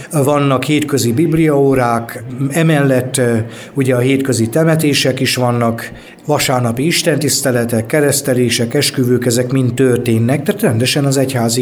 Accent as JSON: {"language": "Hungarian", "town": "Miskolc", "region": "Borsod-Abaúj-Zemplén", "country": "Hungary", "said": "miskolci vagyok, Miskolc-Szirmán éltünk, a Miskolc-Szirmai gyülekezet a kibocsátó gyülekezetem"}